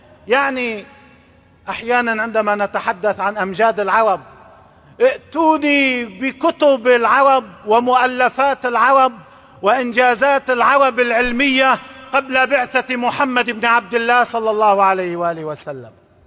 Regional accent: Lebanon; بضع كلمات عن الوضع عندنا في لبنان

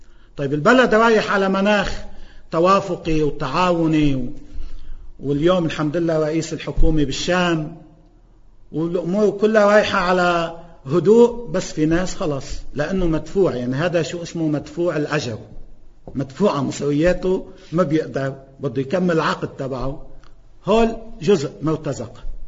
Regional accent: Lebanon; أنا وطني وإسلامي وقومي، أنا لبناني وعربي وإسلامي

